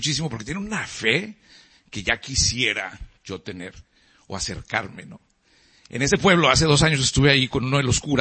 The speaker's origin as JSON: {"language": "Spanish", "town": "Monterrey", "region": "Nuevo León", "country": "Mexico", "said": "Ni en Monterrey, de donde yo soy, ¿no?"}